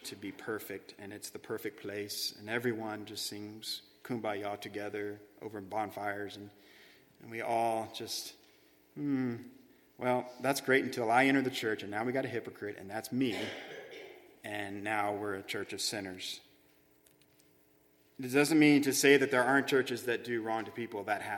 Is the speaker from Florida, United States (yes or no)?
no; Midland, Texas, United States; The relationships that happen is not just because I grew up in Midland, Texas